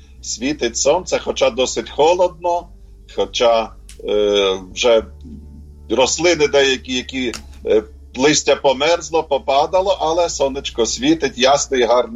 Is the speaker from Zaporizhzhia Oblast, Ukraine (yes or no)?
no; Zhytomyr, Zhytomyr Oblast, Ukraine; born there; народився я в Житомирі, в католицькій родині.